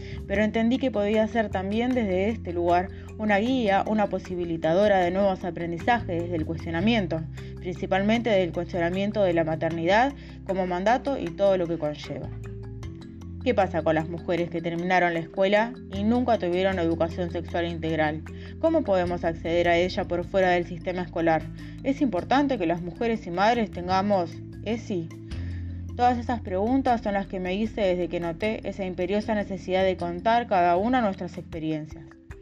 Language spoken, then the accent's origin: Spanish; Mar del Plata, Buenos Aires Province, Argentina; soy de Mar del Plata, pero desde el año 2020 … soy un poco de acá y otro poco de allá y de todos lados.